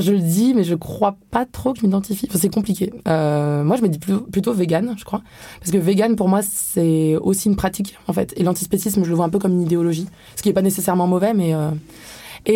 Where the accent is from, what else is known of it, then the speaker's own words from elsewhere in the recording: France; born there; j'ai beau être issue de l'immigration nord-africaine, etc. Je suis née en France